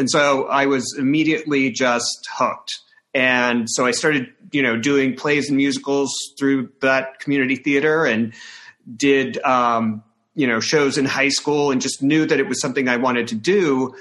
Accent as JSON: {"language": "English", "town": "Centralia", "region": "Illinois", "country": "United States", "tie": "born or raised there", "said": "when I was a kid, there was a place in Centralia, Illinois, in my hometown, called the Cultural Society."}